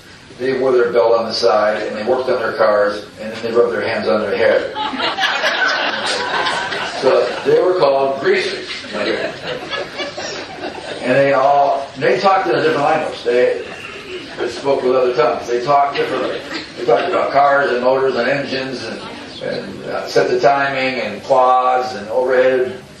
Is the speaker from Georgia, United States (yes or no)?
no; Independence, Ohio, United States; I was born outside in Cleveland, raised in a suburb called Independence.